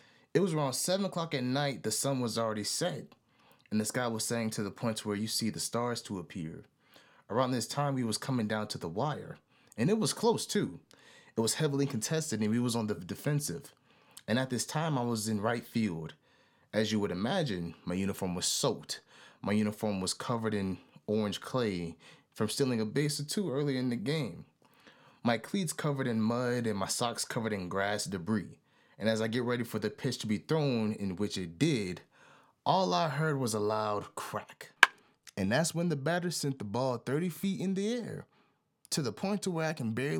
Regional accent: Beaufort, South Carolina, United States; Batty Creek High School was where I was attending in my hometown of Beaufort, South Carolina at the time.

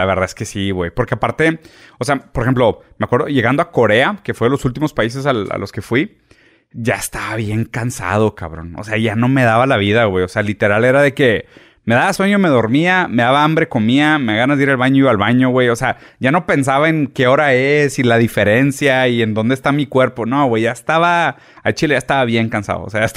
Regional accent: Brazil; yo soy brasileño y hubo una época que yo estaba todavía viviendo en Brasil, pero tenía empresa en Singapur.

